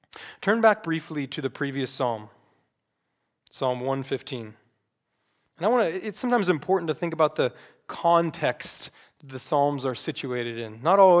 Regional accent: the South, United States; Growing up in the South, I'd hear people say, some of my extended family, they would commonly say, well, I love the Lord.

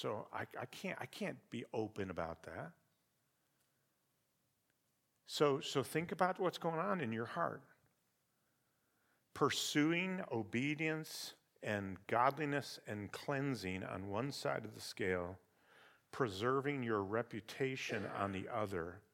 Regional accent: Michigan, United States; I mean, obviously I'm from Michigan.

